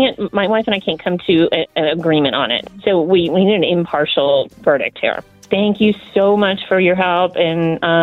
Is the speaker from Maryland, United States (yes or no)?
yes; Baltimore, Maryland, United States; I'm from Baltimore.